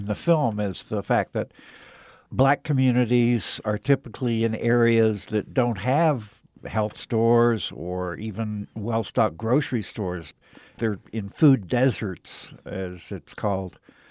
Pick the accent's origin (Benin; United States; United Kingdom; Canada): United States; Knoxville, Tennessee; I grew up in Knoxville, Tennessee, and one of my favorite meals that we had was either pinto beans or black-eyed peas and cornbread and collard greens.